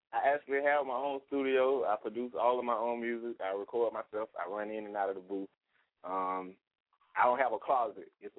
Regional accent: Waycross, Georgia, United States; now in Brunswick, United States; No, I'm originally from Waycross, but I've been in Brunswick since 95. This is home right now.

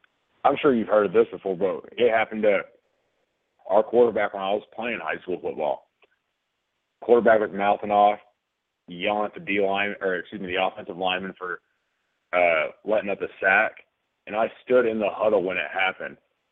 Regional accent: Knoxville, Tennessee, United States; I'm not acting like I'm from some mean street. I grew up in West Knoxville

